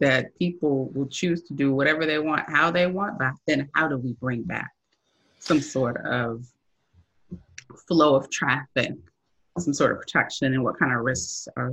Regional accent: Chicago, Illinois, United States; coming as a young woman growing up in Chicago, actually, and looking at, you know, the experiences that I've had.

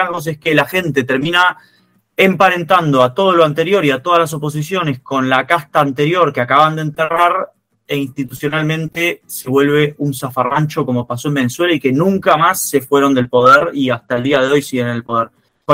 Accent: Argentina; no solo como ciudadano, sino como analista político y como argentino

